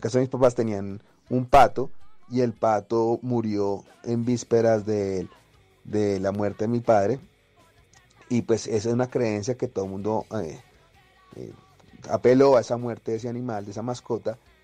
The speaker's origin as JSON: {"language": "Spanish", "town": "Bogotá", "region": "Bogotá D.C.", "country": "Colombia", "tie": "born or raised there", "said": "ese paradigma que tenemos los bogotanos para quienes llevamos habitando esta ciudad. Y es que quienes vivimos en esta ciudad durante muchos años, toda la vida"}